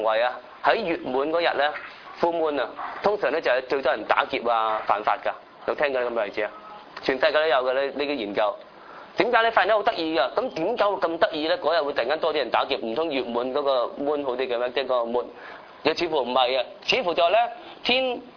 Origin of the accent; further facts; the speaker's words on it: China; 我哋中國人都有啦嚇